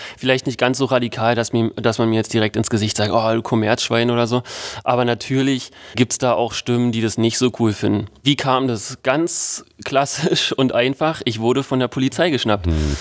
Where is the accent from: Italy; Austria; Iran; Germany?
Germany; Berlin; Mellow Park ist so ein ganz bekannter Skatepark in Treptow-Köpenick, wo ich herkomme.